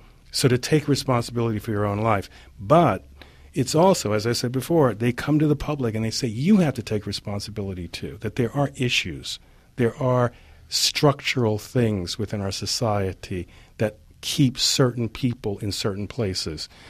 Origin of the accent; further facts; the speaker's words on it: United States; And I mean, I grew up in America, so I understand people have different polarized agendas here.